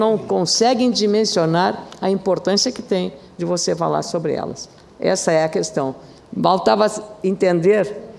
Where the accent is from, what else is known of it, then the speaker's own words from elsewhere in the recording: Lagoa Vermelha, Rio Grande do Sul, Brazil; falarei sempre com muito orgulho da minha terra, Lagoa Vermelha